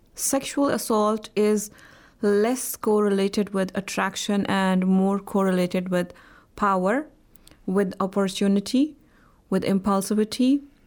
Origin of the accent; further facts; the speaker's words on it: Jammu and Kashmir, India; I am actually from Indian administrated Kashmir